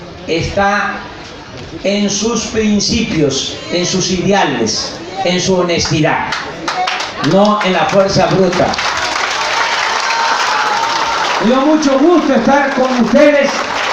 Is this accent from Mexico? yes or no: yes; Veracruz, Mexico; Yo soy veracruzano. Legalmente, además, me siento veracruzano.